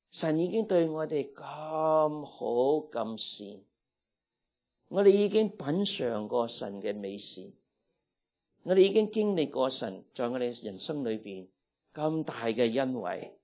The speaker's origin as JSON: {"language": "Cantonese", "country": "China", "said": "所以我们中国人喂不用这样，中国人一样想听的"}